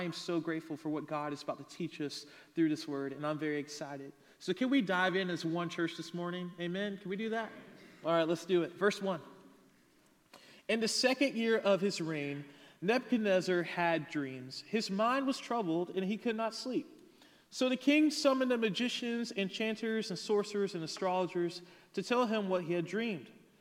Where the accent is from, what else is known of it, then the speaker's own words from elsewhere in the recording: Pembroke, Georgia, United States; I grew up in a very small town called Pembroke, Georgia, which no one knows. So I say Savannah to make it easier for everyone.